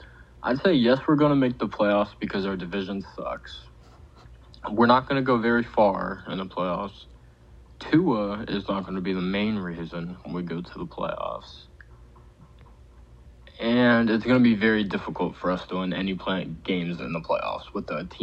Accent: Jupiter, Florida, United States; I'm from Jupiter, Florida.

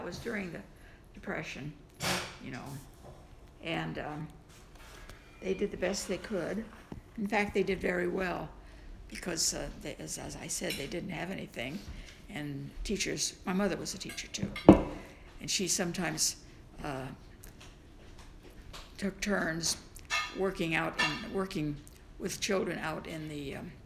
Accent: Effingham, Illinois, United States; Well, I always lived in Effingham. My father didn't want to move. He had a good job there. And he just wanted to stay where he was and so forth. And it was a nice little town

